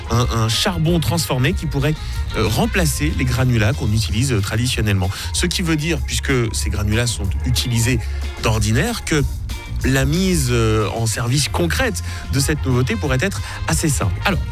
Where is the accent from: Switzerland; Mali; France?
Switzerland; c'est chez nous en Suisse que ça se passe